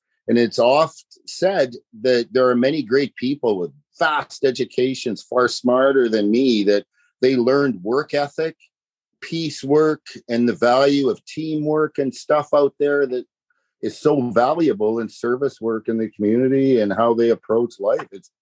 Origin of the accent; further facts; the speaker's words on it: Winnipeg, Manitoba, Canada; I grew up in Winnipeg in the Weston area. So shout out to all my Weston folks.